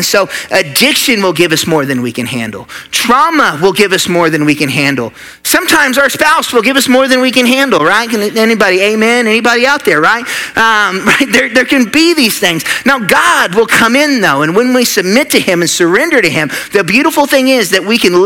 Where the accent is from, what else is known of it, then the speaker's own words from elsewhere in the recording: Oklahoma, United States; But growing up in the Midwest, in Oklahoma, with a little bit of a redneck family, right?